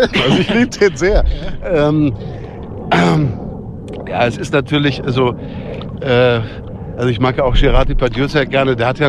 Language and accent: German; Langenfeld, North Rhine-Westphalia, Germany; also born or lived in Solingen; Aber das ist Langenfeld, Rheinland, das ist genau zwischen Köln und Düsseldorf.